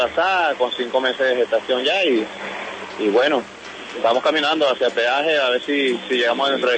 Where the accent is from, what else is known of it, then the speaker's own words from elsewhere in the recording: Puerto La Cruz, Anzoátegui, Venezuela; Vengo del estado de Anzoátegui, de Puerto La Cruz.